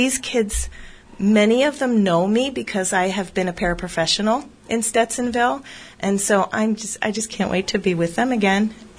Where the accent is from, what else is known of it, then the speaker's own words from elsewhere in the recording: Pennsylvania, United States; also born or lived in Rhode Island / New York / Minnesota; I grew up in Pennsylvania, then went to Rhode Island, then to New York State, then to Minnesota, and we've been here for 12 years.